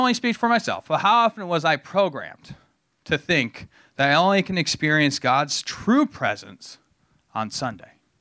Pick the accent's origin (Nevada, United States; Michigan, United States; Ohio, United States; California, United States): Michigan, United States; Holland; So I haven't sat in the same church for many years since my hometown in Holland, Michigan.